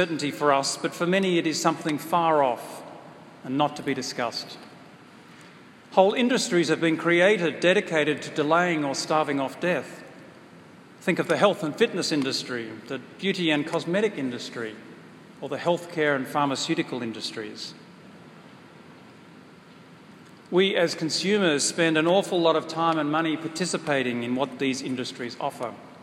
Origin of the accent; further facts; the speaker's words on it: Australia; moved away as an adult; now in United States; When I was growing up in Australia, the culture was very much British-centric. But by that time I left Australia to come here